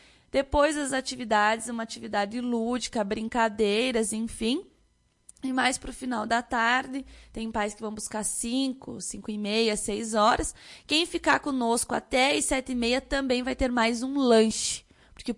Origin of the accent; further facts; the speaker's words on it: Lagoa Vermelha, Rio Grande do Sul, Brazil; Sou natural de Lagoa Vermelha, neta da dona Ruth